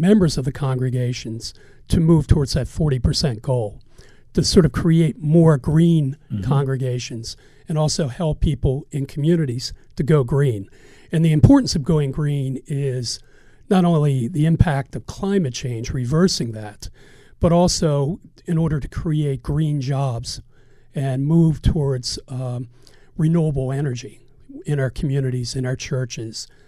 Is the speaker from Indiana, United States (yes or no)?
no; Baltimore, Maryland, United States; I'm from Baltimore. I grew up in Baltimore County, and I lived in Overly, and then I lived in Hyde's, Maryland.